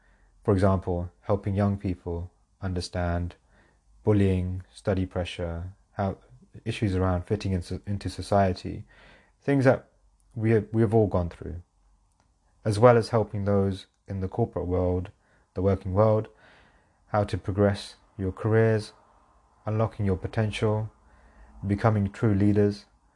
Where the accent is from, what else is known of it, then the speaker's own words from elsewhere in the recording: United Kingdom; born there; So I am a British-born Sikh, born into a Punjabi Sikh family.